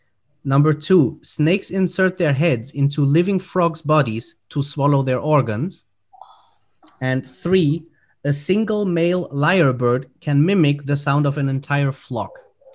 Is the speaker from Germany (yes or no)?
yes; Germany; English is a second language; as you guys know, I'm from Germany.